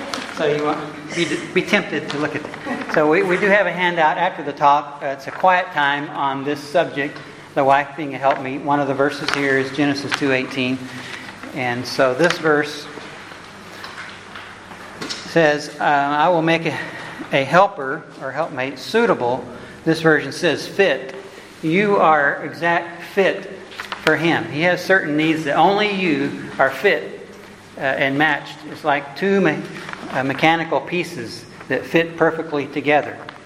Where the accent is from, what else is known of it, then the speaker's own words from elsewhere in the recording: Oklahoma City, Oklahoma, United States; I'm a layman from Oklahoma City, a retired engineer there, where I live with Kathy, my wife of 35 years.